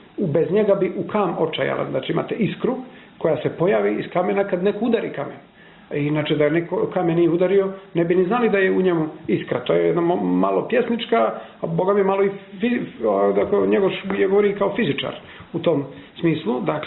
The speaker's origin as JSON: {"language": "Serbian", "country": "Montenegro", "said": "ja sam Crnogorac, ni meni nisu strani ti detalji"}